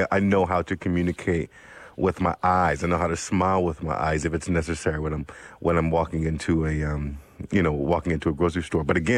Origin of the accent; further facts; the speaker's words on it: Philadelphia, Pennsylvania, United States; on the block that I grew up in South Philly, at the corner bodega, there was a sign